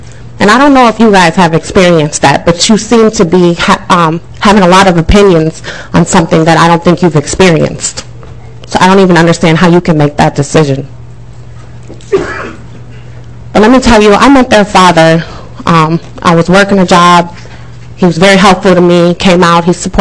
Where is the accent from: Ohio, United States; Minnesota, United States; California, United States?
Minnesota, United States; Minneapolis; I'm from North Minneapolis.